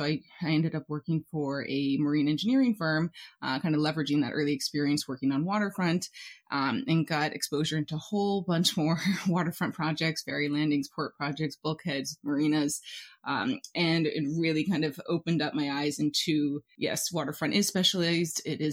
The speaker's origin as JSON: {"language": "English", "region": "Alaska", "country": "United States", "tie": "born or raised there", "said": "growing up in Alaska, which is a relatively young state, relatively young cities, and then comparing it to the Northeast, a city like New York, or even Europe"}